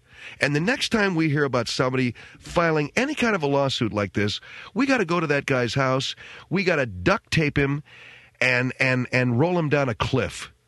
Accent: California, United States; No, and you know what? I'm from California, too, and I've never gotten into Western wear.

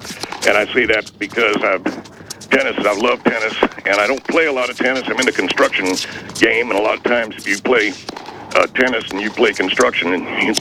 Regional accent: Knoxville, Tennessee, United States; I started on local playgrounds where I grew up in Knoxville, Tennessee.

